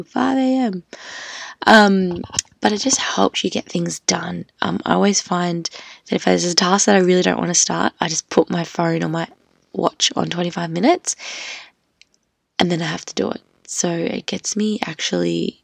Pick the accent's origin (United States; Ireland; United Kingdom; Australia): Australia; So there you go, I'm just an Australian girl with the world at her feet.